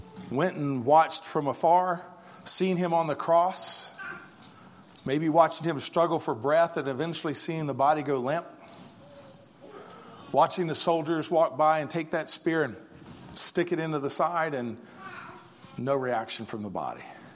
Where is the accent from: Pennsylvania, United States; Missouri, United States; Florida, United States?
Missouri, United States; born there; I was born in Missouri and it's called the Show Me State.